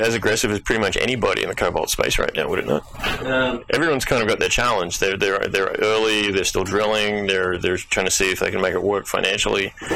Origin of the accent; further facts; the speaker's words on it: Australia; I grew up in Australia, so there's solar panels on every roof